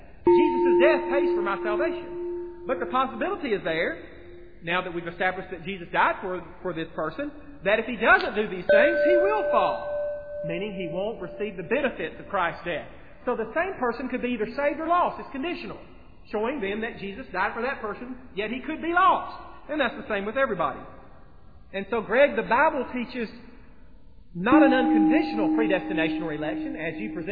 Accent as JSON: {"language": "English", "region": "Alabama", "country": "United States", "said": "I guess he's from Mississippi, I'm from Alabama. We're both from the South."}